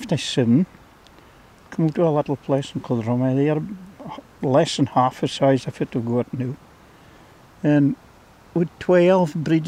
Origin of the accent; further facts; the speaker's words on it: Newton, Scotland, United Kingdom; I come from Newton, Ochendoa.